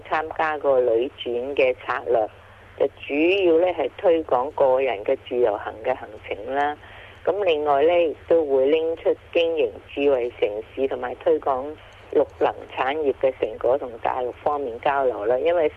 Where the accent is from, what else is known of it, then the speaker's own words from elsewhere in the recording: Guangdong, China; 即系我哋广东人叫嘅番石榴